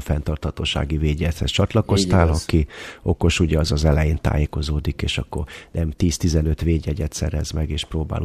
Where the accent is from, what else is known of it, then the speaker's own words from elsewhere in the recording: Hungary; now in Austria; és hát magyarként és Ausztriából is én vagyok az első, aki ebből a régióból így csatlakoztam